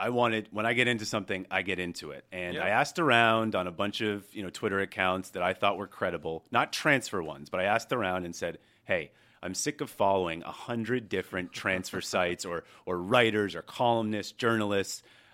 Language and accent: English; Boston, Massachusetts, United States; I grew up in Boston, Massachusetts